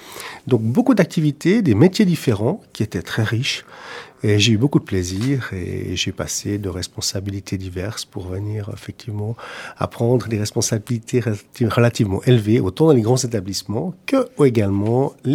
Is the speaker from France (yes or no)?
no; Geneva, Switzerland; J'ai grandi à Genève, je suis arrivé très jeune à Genève, puisque je suis arrivé à l'âge de 2 ans et j'ai fait mes études à Genève.